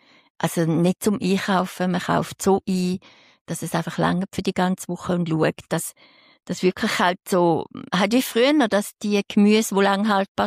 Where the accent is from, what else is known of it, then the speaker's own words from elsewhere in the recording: St. Gallen, Switzerland; ich bin eigentlich in der Stadt aufgewachsen, in St. Gallen.